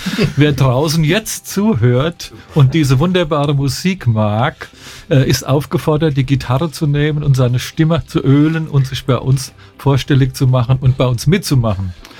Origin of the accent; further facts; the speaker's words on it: Rheinbach, North Rhine-Westphalia, Germany; Ja, geboren, Hausgeburt, ja.